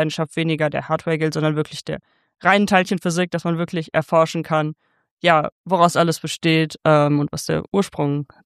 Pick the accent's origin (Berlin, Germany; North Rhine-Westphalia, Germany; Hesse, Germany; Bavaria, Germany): North Rhine-Westphalia, Germany; Wuppertal; born there; Und als gebürtige Wuppertalerin